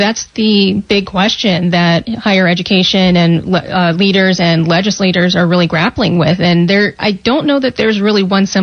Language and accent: English; Colorado, United States; So did I. I'm from Colorado, so...